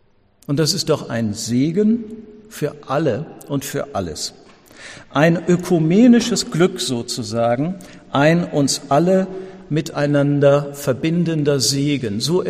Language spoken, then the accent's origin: German; Weser estuary, Germany; Dort, wo ich selber geboren und wo ich aufgewachsen bin, auch zur Schule gegangen bin, getauft und konfirmiert wurde, dort, wo die Weser in die Nordsee mündet